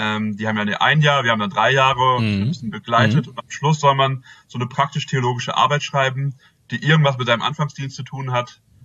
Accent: Bünde, North Rhine-Westphalia, Germany; Ursprünglich komme ich aus Bünde und da fängt schon mein Thema an.

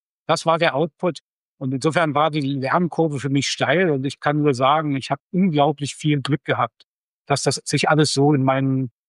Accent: Berlin, Germany; Ich bin nicht immer in Berlin gewesen. Ich bin in Berlin groß geworden, also ziemlich dicht sogar an der Mauer. Und habe dann in Berlin, war in Berlin in der Schule, und nach der Armeezeit habe ich in Rostock studiert

